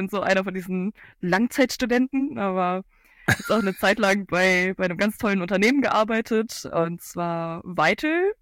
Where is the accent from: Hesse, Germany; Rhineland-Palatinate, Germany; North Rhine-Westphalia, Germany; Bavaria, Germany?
North Rhine-Westphalia, Germany; Cologne; ich komme aus Köln.